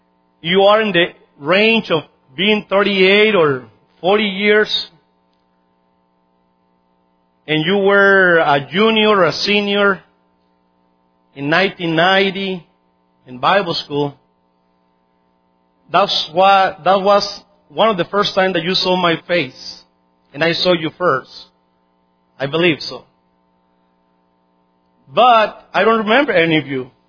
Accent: Mexico; You know, I'm from Mexico. Never been in a building like this.

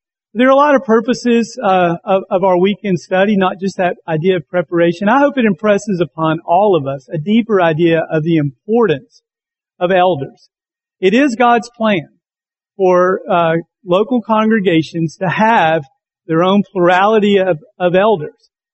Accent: Birmingham, Alabama, United States; also born or lived in Tuscaloosa / Cullman; now in Atlanta, United States; I'm an Alabama guy. I was born in the state. I was born in Tuscaloosa. Grew up mostly in Birmingham, though I had two really great years in Cullman.

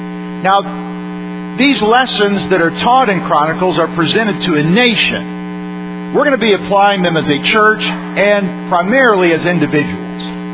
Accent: Birmingham, Alabama, United States; also born or lived in Tuscaloosa; I grew up in Birmingham, Alabama, attended at the Cahaba Heights Church, went to high school and middle school and elementary school at Vestavia, and went off to Auburn.

